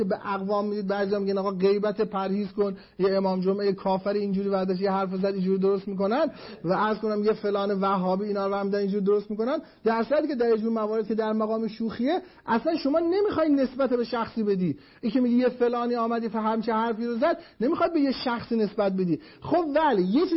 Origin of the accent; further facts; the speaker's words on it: Mashhad, Razavi Khorasan, Iran; تو لهجه ما مشهدی ها مثلا مشهدی سنی و مشهدی شیعه دو تا لهجه دارن